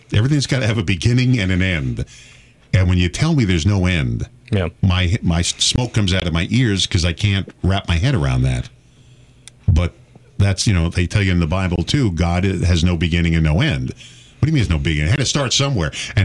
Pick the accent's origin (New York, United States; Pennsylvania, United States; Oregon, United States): New York, United States; Now, growing up in New York, you couldn't see anything anyway.